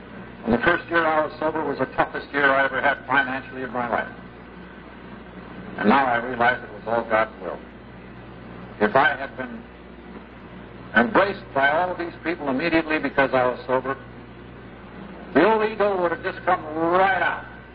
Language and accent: English; Coeur d'Alene, Idaho, United States; I was so glad that they invited me to talk in my hometown, you can't believe it. Because we come up there every year, see tonight. We come up there and get a taste of heaven here in Coeur d'Alene.